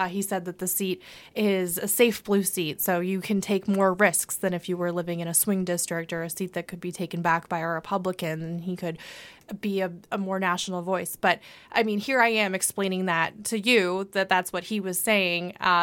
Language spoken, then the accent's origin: English; Lowell, Massachusetts, United States; But I mean, this is just a shameless plug for the Lowell Sun, my hometown paper, which I love.